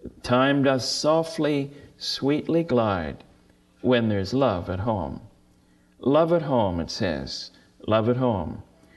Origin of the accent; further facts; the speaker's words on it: Richmond, Virginia, United States; We're really coming from Richmond, Virginia. That's where I was born and raised. And I've been traveling ever since I was 16 years old.